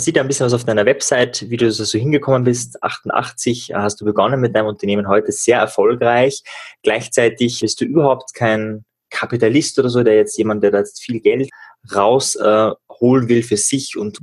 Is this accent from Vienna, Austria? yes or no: no; Klagenfurt, Carinthia, Austria; Ja, bei uns in Klagenfurt, ich bin ja von Klagenfurt